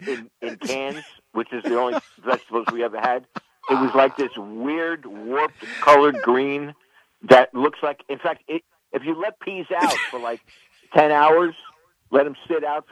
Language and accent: English; New York City, New York, United States; the place where we used to buy our food when I was growing up in Bensonhurst, when I was a kid, was Key Food.